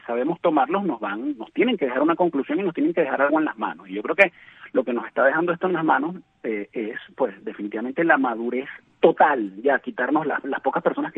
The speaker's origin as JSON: {"language": "Spanish", "country": "Venezuela", "said": "a nosotros como latinos y como venezolanos"}